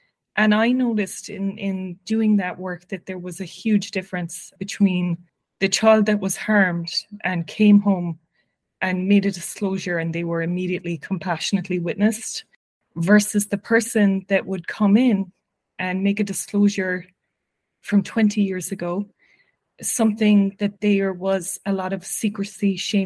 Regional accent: Cork, Munster, Ireland; moved away as an adult; now in New York, United States; So I grew up in Cork. I went to college in UCC

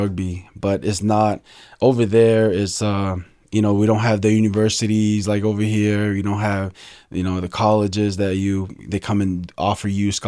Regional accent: Tonga; now in United States; core values, and I brought that over to the States when I moved here.

